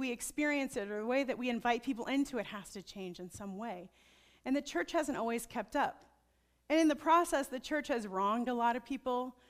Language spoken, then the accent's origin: English; Midwest, United States; I'm a Midwesterner. We are private people. I know I don't fit this mold well. But Midwesterners are private folks.